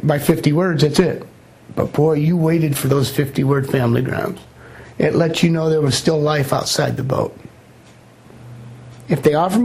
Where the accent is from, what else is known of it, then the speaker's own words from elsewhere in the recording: Michigan, United States; now in Arizona, United States; You know, I was a transplant from Michigan to here, Arizona.